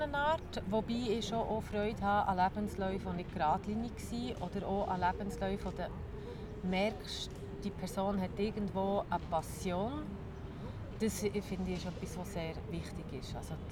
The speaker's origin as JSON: {"language": "German", "region": "Bern", "country": "Switzerland", "said": "Ich bin aus Bern"}